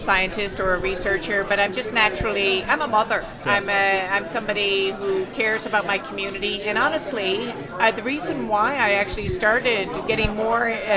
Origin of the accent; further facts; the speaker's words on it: St. John's, Newfoundland and Labrador, Canada; just because I hail from St. John's doesn't mean that there are not lessons to be learned from smaller communities.